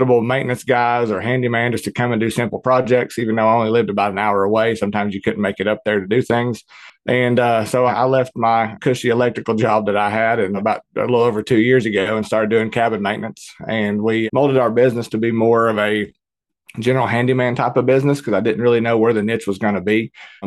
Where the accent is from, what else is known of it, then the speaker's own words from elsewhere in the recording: Tennessee, United States; So I was born and raised here in Tennessee. Used to go to the Smokies every single weekend or maybe every other weekend as a kid.